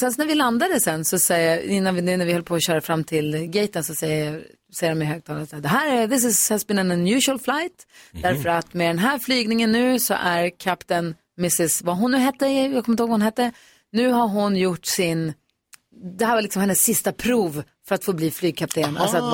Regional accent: Luleå, Norrbotten County, Sweden; Och som Luleåbo.

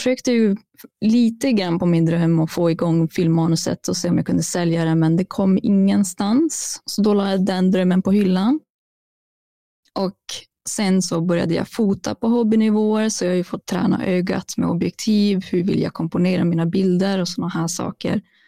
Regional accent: Kiruna, Norrbotten County, Sweden; now in Umeå, Sweden; Jag kommer från Kiruna, så hela vägen högst upp typ i Sverige. Vart det inte finns typ någonting, pretty much.

